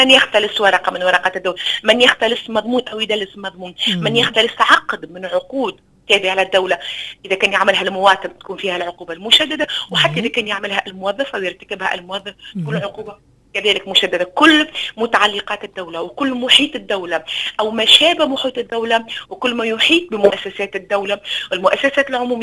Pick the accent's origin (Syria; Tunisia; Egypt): Tunisia